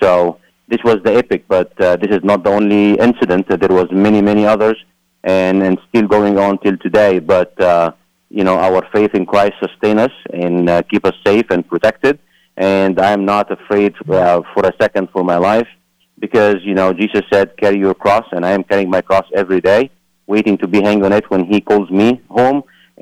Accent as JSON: {"language": "English", "town": "Cairo", "region": "Cairo Governorate", "country": "Egypt", "tie": "born or raised there", "said": "I grew up in Cairo, Egypt. I grew up a Muslim in a very devout Muslim family, and I myself was a very devout Muslim."}